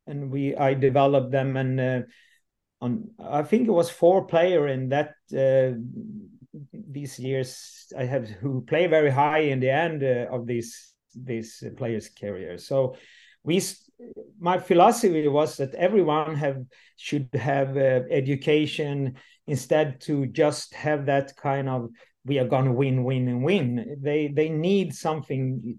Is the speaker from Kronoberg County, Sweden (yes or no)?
yes; Landsbro, Kronoberg County, Sweden; English is a second language; My background is I'm coming from the South Sweden, from Småland. And today I'm 59 and I leave very early. The village I come from, Landsbro, and that is a hockey town